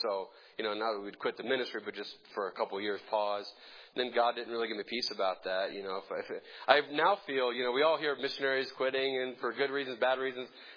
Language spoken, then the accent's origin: English; Pennsylvania, United States; I'm from Pennsylvania. I've shot many times.